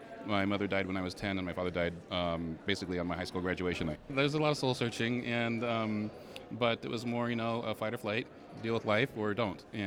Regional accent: California, United States; now in Chicago, United States; I'm actually from California. 1999, we started a convention out there that's still going.

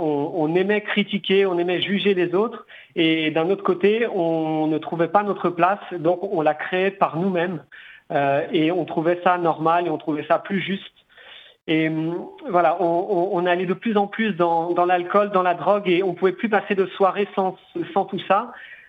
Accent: Noisy-le-Grand, Île-de-France, France; also born or lived in Paris; À Paris, donc je suis né à Paris, en région parisienne. J'ai grandi à Noisy-le-Grand, donc en Seine-Saint-Denis, et j'ai été élevé dans la foi catholique par ma maman, mon papa étant musulman.

